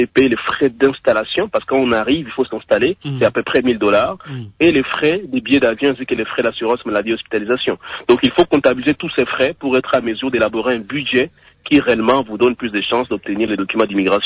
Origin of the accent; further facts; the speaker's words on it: Uvira, South Kivu, DR Congo; j'ai étudié au Congo, je suis originaire de l'Est du pays, à Uvira plus précisément, donc j'ai fait l'essentiel de mes études là-bas.